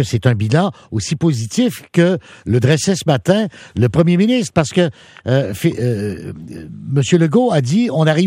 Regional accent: Quebec, Canada; On est habitué, en tant que Québécois, à traverser les hivers.

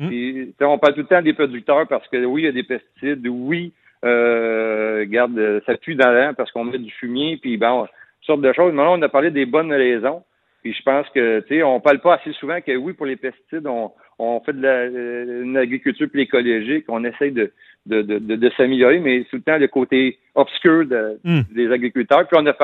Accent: Joliette, Quebec, Canada; Moi, je viens dans le coin de Joliette, des anciennes terres à tabac.

